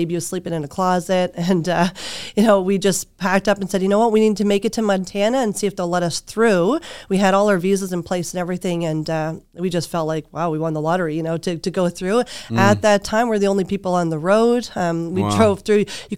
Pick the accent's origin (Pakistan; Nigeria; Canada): Canada; now in Orange County, United States; my husband's Middle Eastern, but we're originally from Canada. And we moved up here in Orange County just over 2 years ago